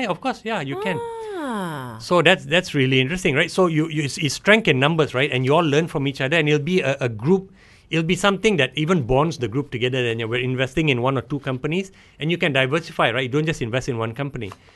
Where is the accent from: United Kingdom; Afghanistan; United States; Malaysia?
Malaysia; as a Malaysian